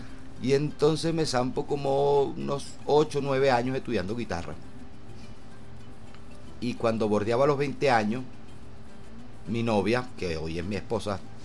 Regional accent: Barquisimeto, Lara, Venezuela; born there; yo sí nací aquí en Venezuela, en Barquisimeto, pero mis padres no

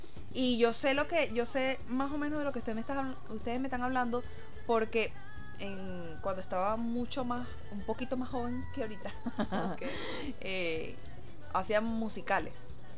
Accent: Venezuela; pero nosotros tenemos unos apellidos y somos más venezolanos que la arepa.

